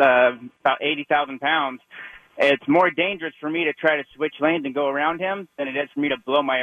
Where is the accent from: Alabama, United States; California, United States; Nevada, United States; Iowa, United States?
Nevada, United States; Las Vegas; now in Texas, United States; Yes, I'm from Las Vegas, born and raised. I moved to Texas about a year and a half ago.